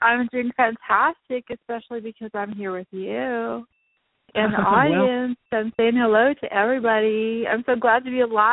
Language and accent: English; Santa Monica, California, United States; born there; I'm from a Mexican family, born in the United States. We're American. We're Mexican-American. I was born in Santa Monica. And we speak English.